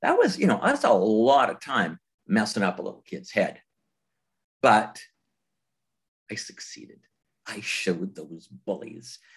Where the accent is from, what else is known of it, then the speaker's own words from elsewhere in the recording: Winnipeg, Manitoba, Canada; And I'm Canadian. I grew up in Winnipeg, Manitoba.